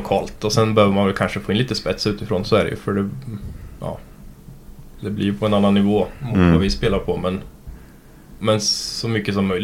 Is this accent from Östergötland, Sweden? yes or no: yes; Duntis, Östergötland, Sweden; Jag är uppvuxen i Duntis på andra sidan berget, så man är ju van med det så